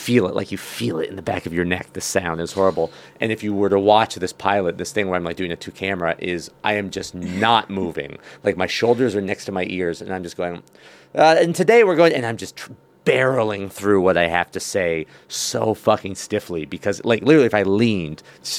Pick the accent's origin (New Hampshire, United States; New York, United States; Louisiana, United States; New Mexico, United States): New Hampshire, United States; In New Hampshire, and just like little garter snakes, harmless little guys. But it was an old farmhouse